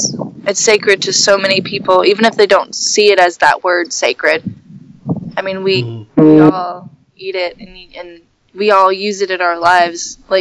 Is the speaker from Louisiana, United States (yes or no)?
yes; Louisiana, United States; I come from the United Homa Nations tribe, which is a tribe that is native to this land here in Louisiana.